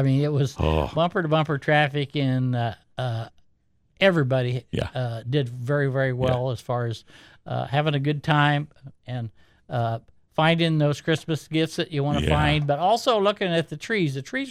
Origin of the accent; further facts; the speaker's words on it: Dahinda, Illinois, United States; I was raised in Dehinda and involved with the fair board for 27 years.